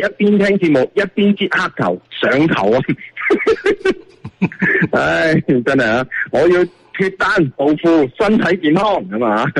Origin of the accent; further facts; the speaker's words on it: Guangdong, China; 喺我哋廣東喺我哋家鄉我哋好多 friend 喺度支持緊你啊